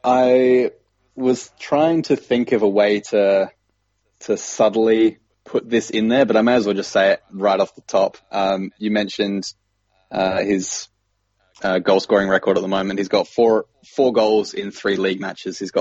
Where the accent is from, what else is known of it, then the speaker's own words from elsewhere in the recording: Australia; I mean, as an Australian and as an RL Reds fan, I bloody well hope so.